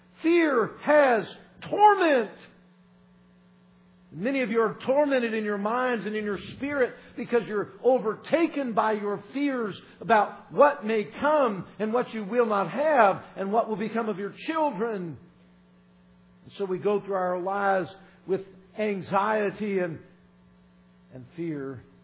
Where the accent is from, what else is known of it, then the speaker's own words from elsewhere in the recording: California, United States; me and my brother Paul, you know, we came from California for hunting season